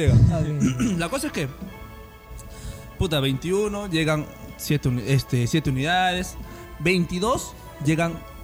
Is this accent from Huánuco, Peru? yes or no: yes; Huánuco, Peru; La cosa es que mi ciudad hermosa de Huánuco no estaba presente.